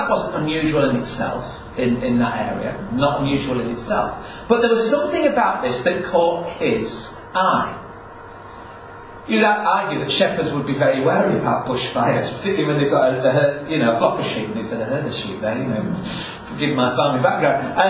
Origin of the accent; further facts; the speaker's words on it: Yorkshire and the Humber, United Kingdom; I was brought up in North Yorkshire.